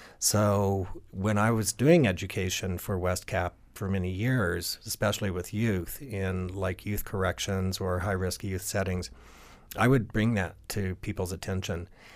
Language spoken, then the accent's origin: English; Glenwood Springs, Colorado, United States; I was born and raised in Glenwood Springs and moved here in 1962 when I was 9 years old. And so I've got roots and I've got family and I just love Western Colorado.